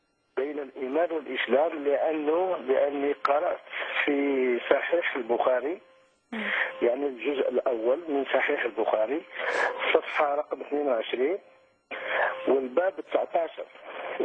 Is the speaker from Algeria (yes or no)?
yes; Algeria; أنا من الجزائر